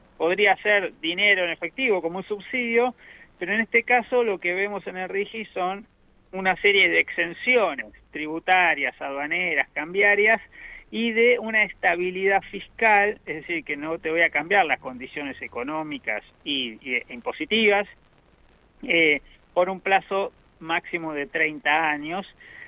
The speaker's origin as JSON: {"language": "Spanish", "region": "Buenos Aires Province", "country": "Argentina", "said": "yo soy bonaerense"}